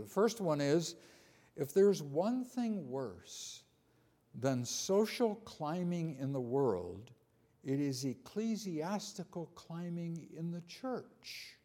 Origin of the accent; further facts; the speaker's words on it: Netherlands; I call it my home country, last year, which is the Netherlands